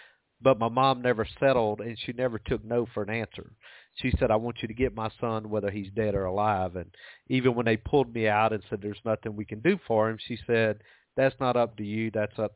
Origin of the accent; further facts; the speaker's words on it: Alabama, United States; And I was raised here in Alabama on a farm and was treated no different than any other kid.